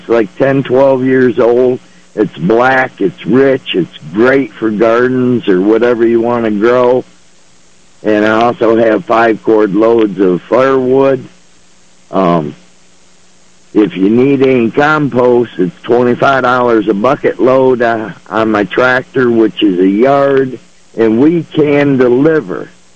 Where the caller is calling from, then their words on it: Belmont, New York, United States; Belmont, New York.